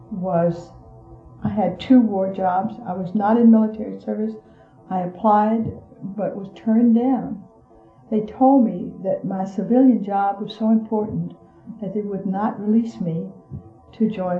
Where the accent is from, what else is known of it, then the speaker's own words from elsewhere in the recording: Virginia, United States; We did not, when I was growing up in Virginia, we did not look down on black people at all